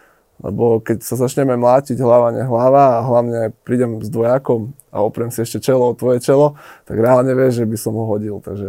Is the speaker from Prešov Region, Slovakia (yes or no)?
yes; Prešov, Prešov Region, Slovakia; V podstate ja aj preto som ostal na tom východe, že tým pádom, že tam žiaden gym nebol ako u nás v Prešove, tak som otvoril vlastný